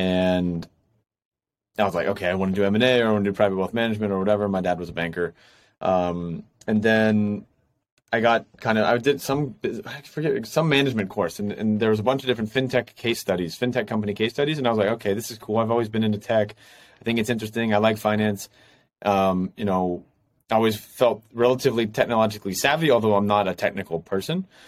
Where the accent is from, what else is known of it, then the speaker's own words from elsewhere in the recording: United States; also born or lived in Madrid, Spain; now in Hong Kong; So I'm from the States originally. I've been in Asia. I'm based in Hong Kong currently. Been in Asia for about 7-8 years now.